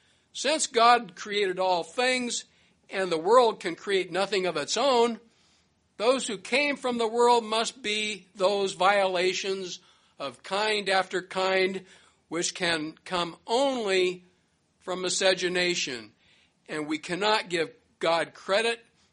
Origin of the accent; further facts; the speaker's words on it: Washington, United States; My home state is somewhat of a microcosm of America, and the politics are very polarized, perhaps because of such a diversity of liberal and conservative churches.